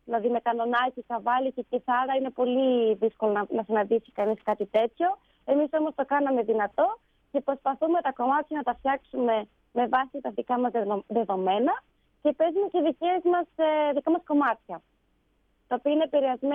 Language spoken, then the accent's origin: Greek; Crete, Greece; now in Germany; έχω και εγώ τη δυνατότητα να χαρώ λίγο την οικογένειά μου και την πατρίδα μου, να πάρω έτσι και εγώ λίγο την πατρική μου δόση, και τα παιδιά να έχουν μια ευκαιρία να γνωρίσουν την Κρήτη καλύτερα.